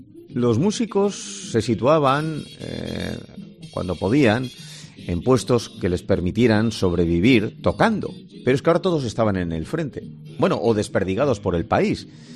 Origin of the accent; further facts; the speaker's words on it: Bilbao, Basque Country, Spain; en mi tierra, en Bilbao, hubo uno tremendo